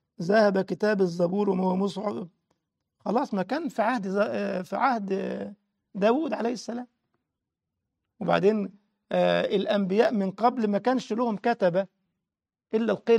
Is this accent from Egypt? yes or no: yes; Egypt; وبعدين هقول لك على حاجة مهمة حدثت عندنا في مصر.